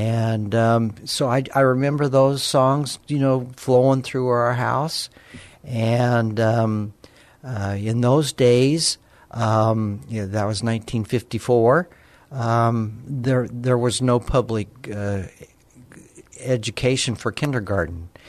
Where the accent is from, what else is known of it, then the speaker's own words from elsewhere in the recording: Alamogordo, New Mexico, United States; I was born in Alamogordo, New Mexico, and born and raised there, went to public high school there